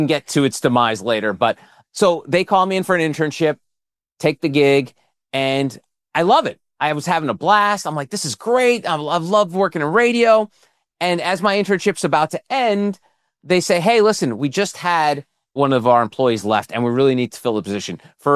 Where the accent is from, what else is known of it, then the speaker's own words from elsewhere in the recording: New Jersey, United States; growing up in New Jersey with zero connections to Hollywood or show business or media in general, I just did what I could do. So what I started was I went to a state college in New Jersey called William Patterson.